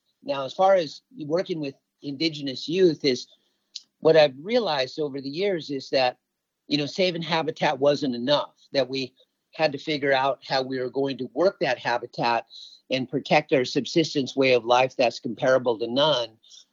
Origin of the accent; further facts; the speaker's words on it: Alaska, United States; an Eyak Athabaskan native from the Copper River Delta and Prince William Sound region in Alaska. And I'm from the Eagle Clan.